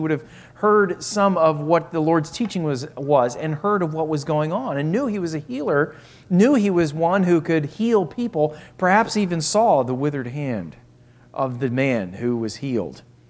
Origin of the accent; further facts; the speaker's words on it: United States; it's interesting as an American to go to those places